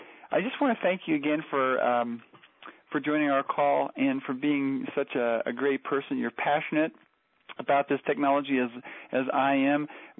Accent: Nebraska, United States; I was born and raised in Nebraska, for heaven's sakes.

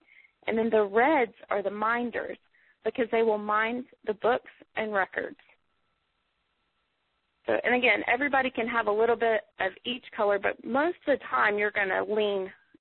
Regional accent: Alaska, United States; I'm from Alaska.

